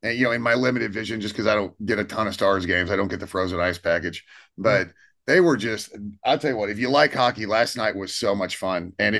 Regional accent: Texas, United States; I grew up outside of Houston. We had the Arrows.

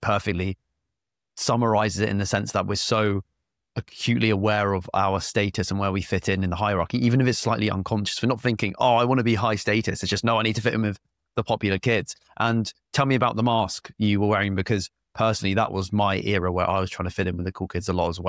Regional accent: United Kingdom; I'm British, and for the British listeners, what age is that roughly?

